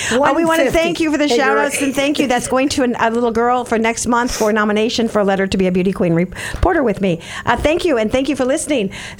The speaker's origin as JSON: {"language": "English", "town": "Wellington", "region": "Florida", "country": "United States", "said": "I'm from Wellington back in the days over there in Jupiter."}